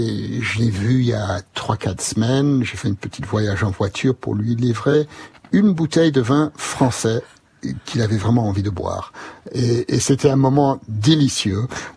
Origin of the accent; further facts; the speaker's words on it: France; now in London, United Kingdom; Je suis ressortissant français, mais est-ce que j'ai le droit d'aller jusqu'au sud où on a notre maison?